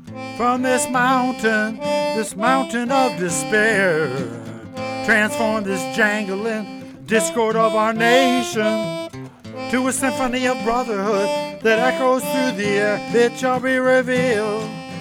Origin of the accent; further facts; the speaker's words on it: Maine, United States; We are from Waldo County. We're not from Belfast.